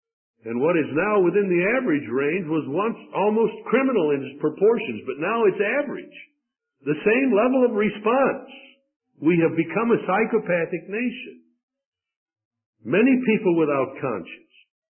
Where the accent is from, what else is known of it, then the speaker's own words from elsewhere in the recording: Midwest, United States; Now I confess that I'm a landlubber. I grew up in the Midwest, so far from the oceans that I'm not fully sure that I have any perspective of the tragedy and the disaster of shipwreck.